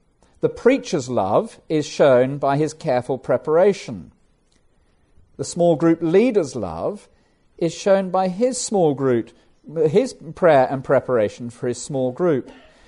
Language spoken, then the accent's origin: English; England, United Kingdom; which I find very hard, you know, as an English person brought up not to do this sort of thing.